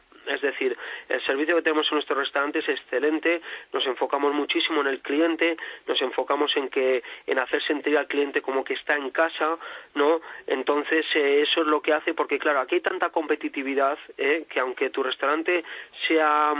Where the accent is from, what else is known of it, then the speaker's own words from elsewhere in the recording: La Rioja, Spain; Yo soy riojano, mi padre tiene una bodega